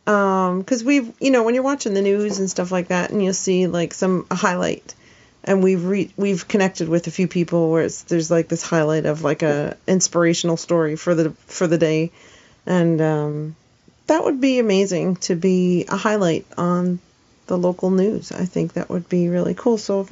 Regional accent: Canada; We're from Canada

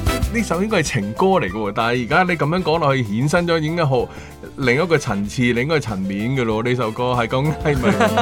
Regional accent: Hong Kong; 就系我哋香港人有好多时都系主要都系用

